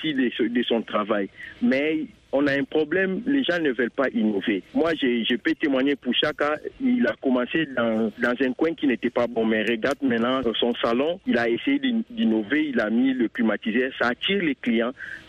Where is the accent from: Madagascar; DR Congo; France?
DR Congo; now in Mali; je suis Congolais de la RDC, mais je réside au Mali.